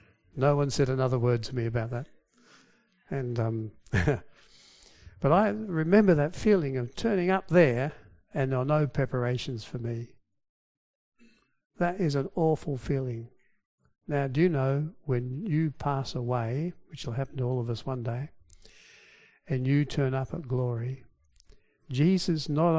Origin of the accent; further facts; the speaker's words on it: Australia; I come from Australia, I was weary. I had nowhere to stay.